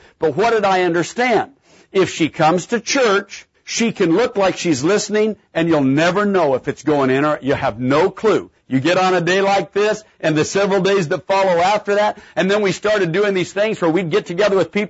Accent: Atlanta, Georgia, United States; figure out we're from Atlanta.

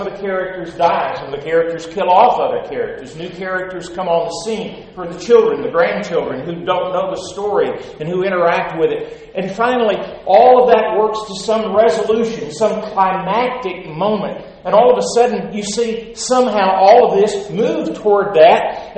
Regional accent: United States; it's my national story, I'm an American, it's the world story

